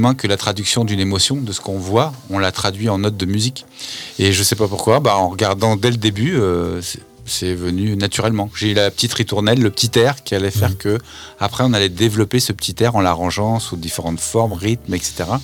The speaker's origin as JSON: {"language": "French", "region": "Occitanie", "country": "France", "said": "Je vais le découvrir chez nous, dans le Gers."}